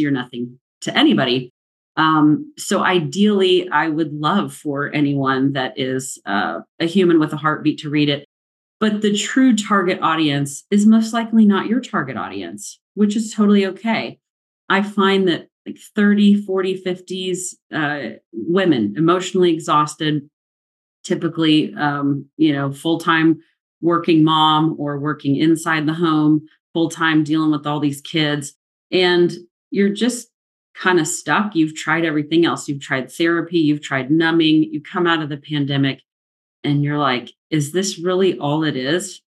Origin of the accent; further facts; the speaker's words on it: Midland, Texas, United States; now in Austin, United States; I moved here when I was 17, but I grew up in Midland, Texas, and then moved here in the middle of my junior year in high school because of my dad's job.